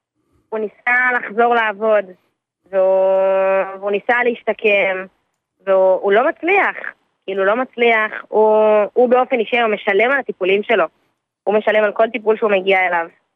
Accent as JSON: {"language": "Hebrew", "town": "Ra'anana", "region": "Central District", "country": "Israel", "tie": "born or raised there", "said": "אני גרה ברעננה."}